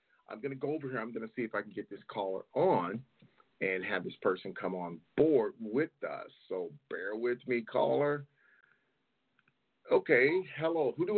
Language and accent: English; Chattanooga, Tennessee, United States; now in California, United States; Okay. You know, I'm from Chattanooga, Tennessee.